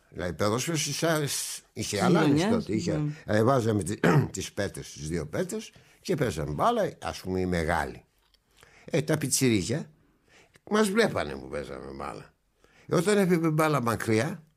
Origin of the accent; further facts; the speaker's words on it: Istanbul, Turkey; moved away as an adult; Τώρα θα μου πούνε, ξέρεις, ναι, επειδή είσαι γεννημένος Κωνσταντινούπολη, το λες αυτό.